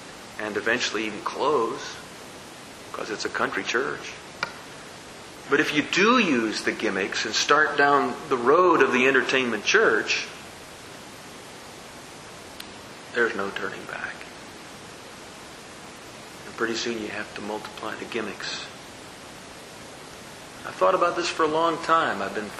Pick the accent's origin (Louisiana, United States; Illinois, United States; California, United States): Illinois, United States; Last Sunday, we were in Illinois, in my hometown. We worshiped in my home church, which is now a PCA church.